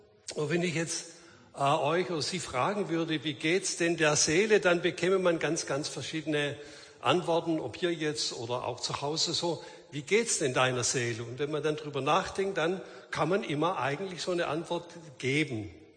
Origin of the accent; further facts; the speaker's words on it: Baden-Württemberg, Germany; accent: Swabian; Ich bin Schwabe, das stimmt, das hört man vielleicht auch ein bisschen.